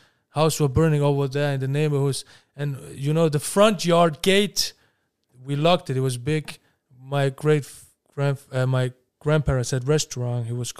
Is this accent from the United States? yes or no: no; Świnoujście, West Pomeranian Voivodeship, Poland; now in Esbjerg, Denmark; I came here from Poland, Świnoujście, to Denmark to a ferry. Then we were in a refugee camp in North Jutland, close to Aalborg, from 92 to 95. 95, we moved to Esbjerg.